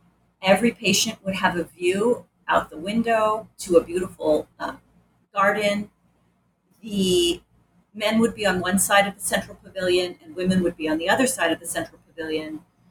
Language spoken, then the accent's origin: English; Rochester, New York, United States; born or raised there